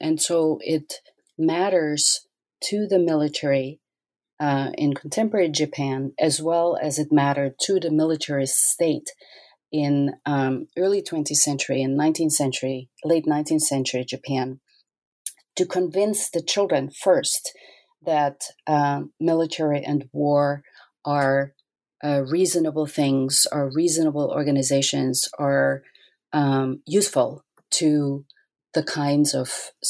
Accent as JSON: {"language": "English", "country": "Austria", "tie": "born or raised there", "said": "I grew up in Austria, and my parents and my entire family was always interested in other cultures and traveled a lot all around the world."}